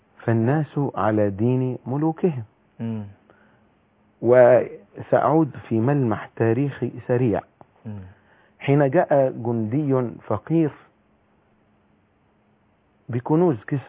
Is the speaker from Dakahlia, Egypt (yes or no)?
yes; Manzala, Dakahlia, Egypt; مدرس لغة عربية من مدينة في أقصى شمال مصر اسمها المنزلة. وأنا مصري.